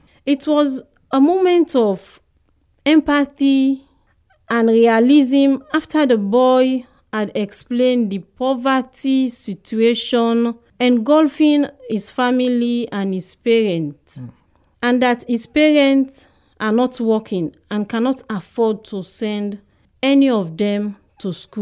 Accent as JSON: {"language": "English", "country": "Sierra Leone", "said": "I'm from Sierra Leone."}